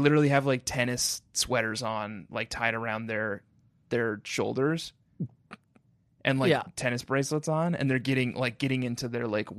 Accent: Brooklyn, New York, United States; I'm from Brooklyn

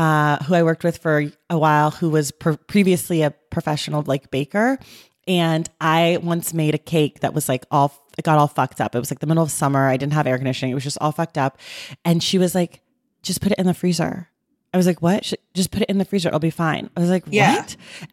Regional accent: California, United States; it's my state pie and because I do love artichoke because I'm a Californian.

